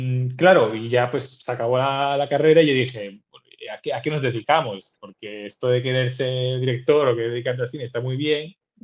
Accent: Seville, Andalusia, Spain; Y yo soy de Sevilla

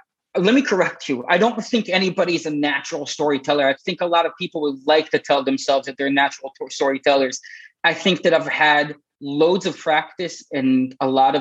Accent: Florida, United States; also born or lived in Israel / Italy / London / Shanghai; enough to live in 4 different countries and 15 different cities so far. Originally from Israel, I grew up in South Florida. I studied in Italy for a time. I spent some time in London, moved to Shanghai, like I mentioned before, Hong Kong.

